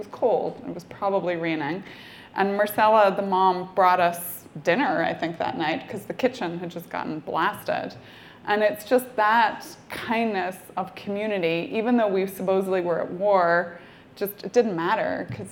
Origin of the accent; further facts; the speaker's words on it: Northern Ireland, United Kingdom; growing up in Northern Ireland, there's also amazing work ethic and entrepreneurship.